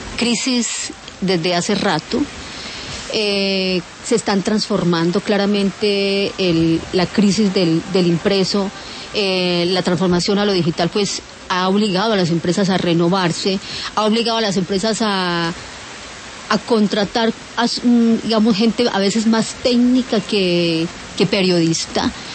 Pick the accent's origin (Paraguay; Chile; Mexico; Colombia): Colombia; Antioquia; Yo soy antioqueña